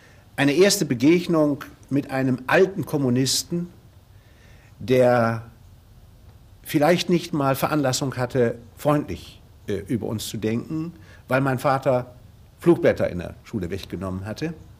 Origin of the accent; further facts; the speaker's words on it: Aurich, Lower Saxony, Germany; born there; Ich bin nicht in Moordorf geboren, sondern in Aurich, weil mein Großvater Wert darauf legte, dass ich in Aurich geboren wurde.